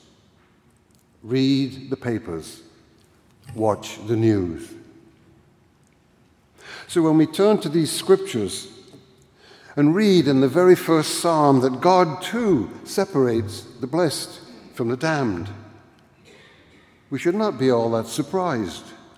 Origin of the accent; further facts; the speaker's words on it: Scotland, United Kingdom; But being Scottish in my day meant living in a divided world, a world truly of the good and the evil, the chosen and the damned. And whatever the case today in Scotland